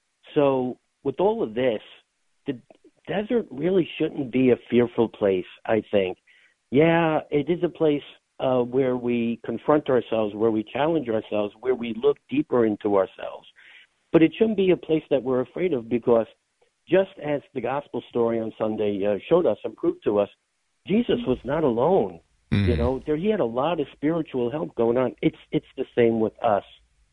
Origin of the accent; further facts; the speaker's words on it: New Jersey, United States; And I'm from North Jersey, and we don't have deserts here.